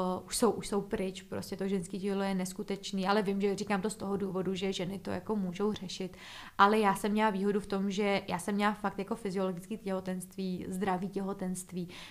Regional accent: Ústí nad Labem, Ústí nad Labem Region, Czechia; já jsem z Ústí nad Labem, což je asi hodinku od Prahy

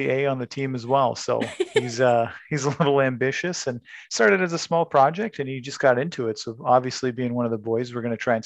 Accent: Windsor, Ontario, Canada; born and raised in Windsor, Ontario.

